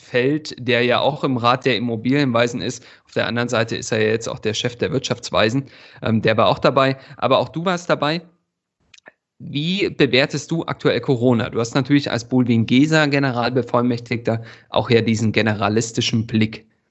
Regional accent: East Germany, Germany; als Ostdeutscher ist mir das Thema Kirche natürlich immer vielleicht eher nur so beiläufig vertraut.

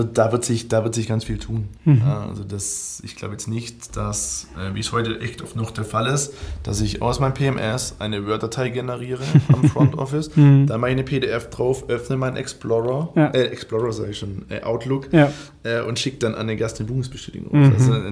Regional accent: Baden-Württemberg, Germany

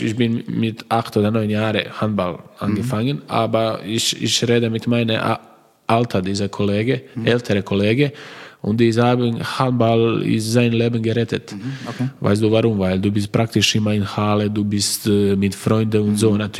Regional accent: Croatia; German is a second language; ich sage, ich bin stolz, weil ich bin Kroate.

